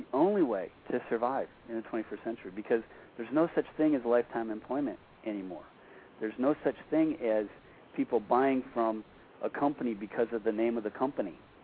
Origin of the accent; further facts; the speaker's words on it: Flint, Michigan, United States; I grew up in Michigan. I grew up in a city that was the home of General Motors, a little city called Flint, Michigan.